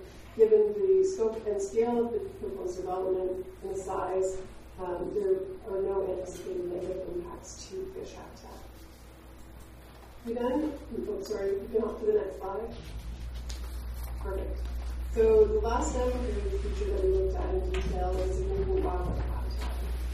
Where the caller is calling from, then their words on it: North Bay, Ontario, Canada; So I'm attending from North Bay